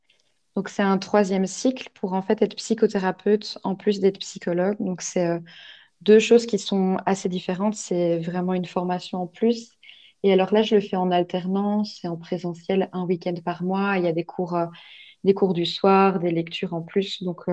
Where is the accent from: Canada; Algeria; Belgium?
Belgium; Donc, je suis belge, mais j'habite dans le sud de la Belgique, juste à la frontière française et luxembourgeoise.